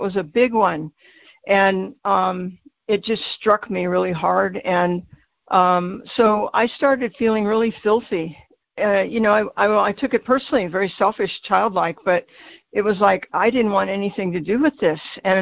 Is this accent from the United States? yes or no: yes; United States; I'm under the blood of Jesus, you know, and I'm an American.